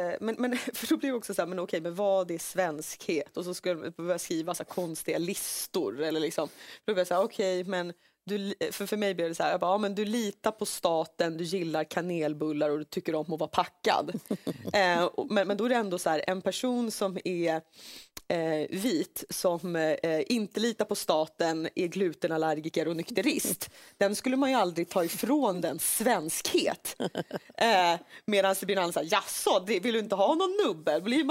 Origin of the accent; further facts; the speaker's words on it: Finland; Jag får jätteofta frågan, vart kommer du ifrån? Och så när jag säger Finland så blir folk lite besvikna för de trodde att det skulle vara något coolare.